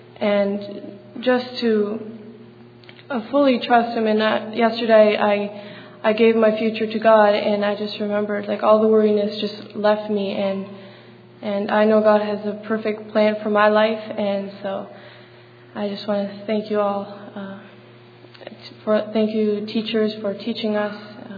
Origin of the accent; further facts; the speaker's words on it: Ontario, Canada; and I'm from Ontario, Canada.